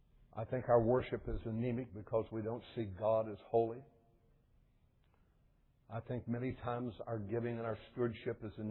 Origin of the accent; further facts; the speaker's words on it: Shenstone, West Virginia, United States; Even in the metropolis of Shenstone, West Virginia, my hometown, going down Pike Street, the Grand Boulevard, the Great White Way.